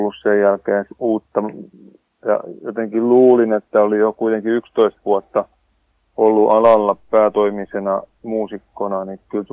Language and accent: Finnish; Yläne, Southwest Finland, Finland; Ei, mä oon Ylänäeltä.